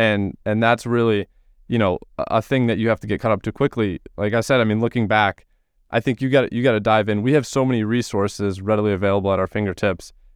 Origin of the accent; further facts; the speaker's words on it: Michigan, United States; I go to UConn, but I'm actually from Michigan